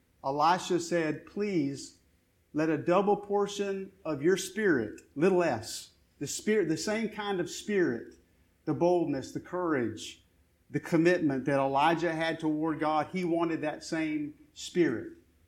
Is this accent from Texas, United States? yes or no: yes; Lubbock, Texas, United States; I grew up in Lubbock, Texas. There's a school of preaching there called the Sunset School of Preaching.